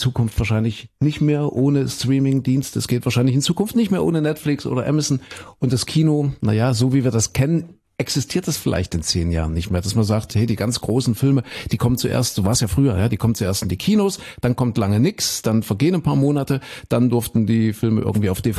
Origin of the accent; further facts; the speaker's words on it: Köthen, Saxony-Anhalt, Germany; ich komme ja aus Kuhköthen in Sachsen-Anhalt